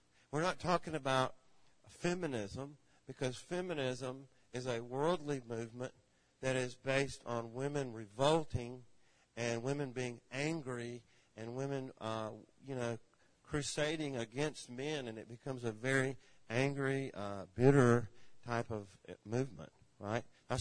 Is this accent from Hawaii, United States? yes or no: no; Atlanta, Georgia, United States; I'm from Georgia. I grew up in Georgia. I grew up in the Atlanta area.